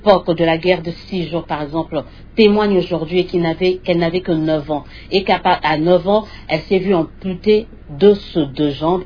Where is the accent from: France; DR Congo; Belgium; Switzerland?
DR Congo; moi en tant que Congolais, journaliste